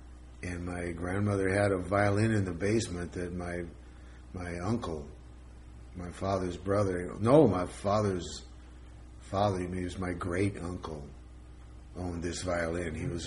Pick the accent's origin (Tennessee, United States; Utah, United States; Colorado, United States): Colorado, United States; Pueblo; I grew up in Colorado. I grew up in Pueblo, Colorado in the United States.